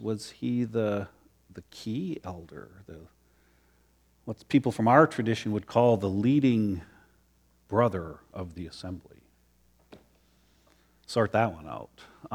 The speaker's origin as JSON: {"language": "English", "country": "United States", "said": "Because you see, that's what I'm like. I'm an American. Our forefathers knew about rebellion."}